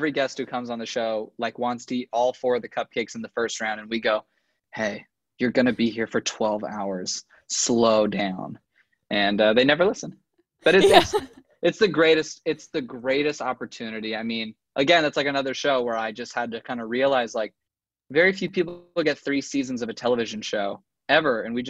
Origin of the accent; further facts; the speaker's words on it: Los Angeles, California, United States; Yeah, I'm from LA.